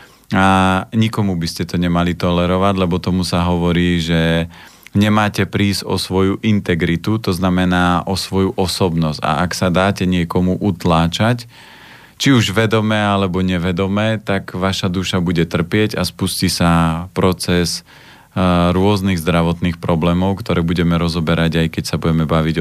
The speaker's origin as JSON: {"language": "Slovak", "region": "Žilina Region", "country": "Slovakia", "lives_now": "Bratislava, Slovakia", "said": "ja som z Oravy"}